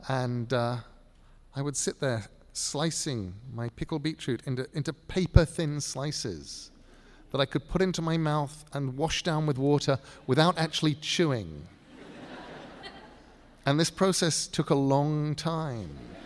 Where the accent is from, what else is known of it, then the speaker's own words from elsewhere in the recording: England, United Kingdom; I was raised in England at a time when you were, particularly at school, you had to clean your plate.